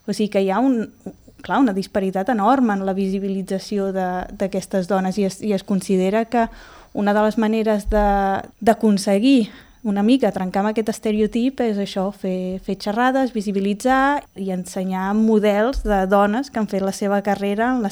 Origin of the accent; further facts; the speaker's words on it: Sant Pol de Mar, Catalonia, Spain; jo sóc filla de Sant Pol, vaig estudiar a l'escola pública de Sant Pol, a l'escola Sant Pau, vaig fer l'ESO, vaig ser la primera generació que va fer l'ESO a l'Institut Bisbe Sevilla